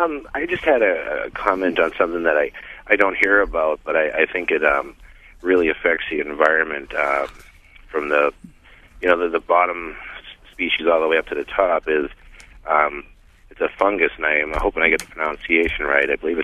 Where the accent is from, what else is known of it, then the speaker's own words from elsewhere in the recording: Lowell, Massachusetts, United States; I'm from Boston, or actually Lowell, Massachusetts